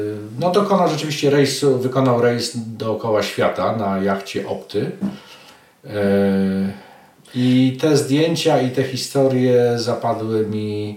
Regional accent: Płock, Masovian Voivodeship, Poland; Pochodzę z Mazowsza, z Płocka, to jest moje rodzinne miasto.

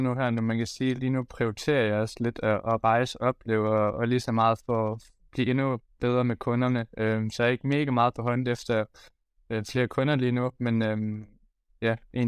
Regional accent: Kolding, Region of Southern Denmark, Denmark; now in Lisbon, Portugal; Jeg er fra Kolding af.

